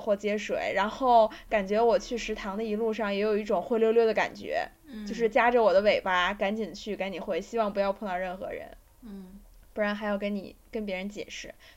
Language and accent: Chinese; Beijing, China; 他可能就已经听出来我是北京的了。他就问我：“你是北京的吗？”我说是。